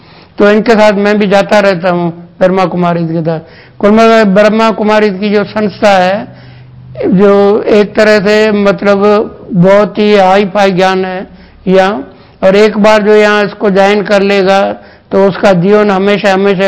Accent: Ajmer, Rajasthan, India; मैं अजमेर का ही रहने वाला हूं।

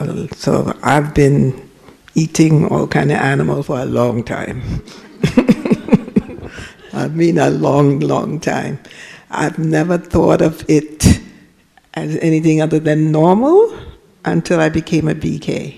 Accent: St. Kitts & Nevis; And I'm also from the Caribbean, but I'm from the island of St. Kitts.

